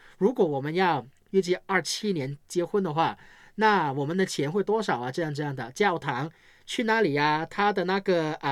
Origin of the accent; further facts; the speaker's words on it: Hong Kong; 香港是我们长大的地方，以后也还是在这里生活吧。